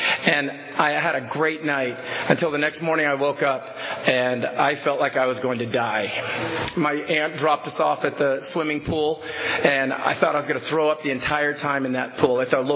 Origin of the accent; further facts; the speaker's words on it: Hawaii, United States; also born or lived in Oregon / Washington; I was born in Hawaii. Aloha. And I was a surfer boy. I lived in Hawaii for many years.